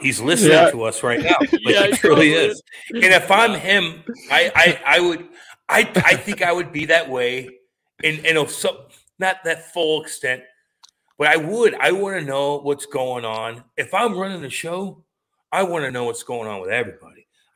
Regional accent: St. Louis, Missouri, United States; growing up in St. Louis, like I kind of, like everything was kind of, in the early 90s, hockey in St. Louis was, we had the rinks

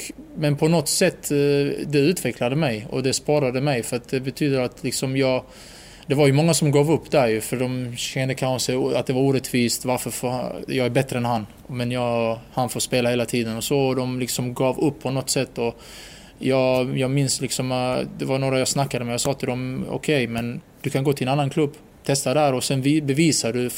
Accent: Landskrona, Skåne, Sweden; när jag växte upp i Landskrona och spelade där.

